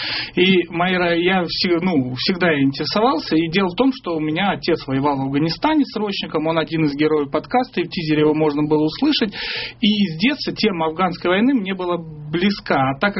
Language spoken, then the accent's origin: Russian; Kursk, Kursk Oblast, Russia; Я родом из Курска